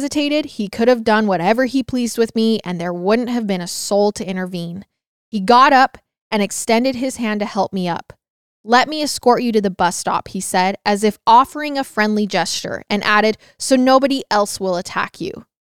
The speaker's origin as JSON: {"language": "English", "region": "Crimea", "country": "Ukraine", "said": "I'm 35 years old. I'm originally from Ukraine, specifically Crimea."}